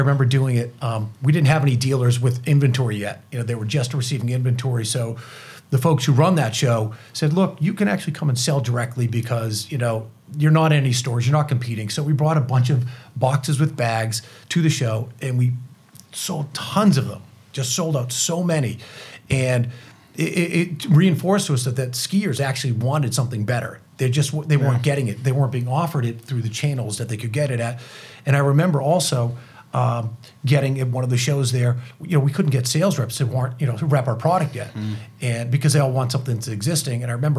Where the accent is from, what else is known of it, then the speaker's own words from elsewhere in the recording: East Coast, United States; And you know, I'm from the East Coast, and so is Steve